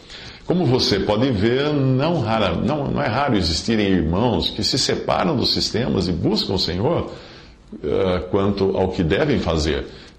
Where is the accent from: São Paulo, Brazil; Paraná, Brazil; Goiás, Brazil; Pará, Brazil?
São Paulo, Brazil; Limeira; quando voltamos a Limeira, que é a minha cidade natal